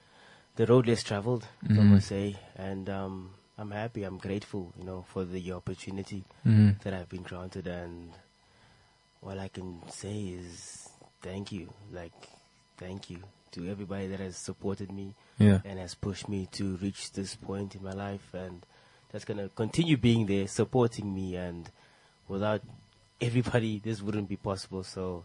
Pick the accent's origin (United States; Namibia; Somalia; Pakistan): Namibia; But, you know, growing up in Namibia or growing up anywhere, it was like school first, education first.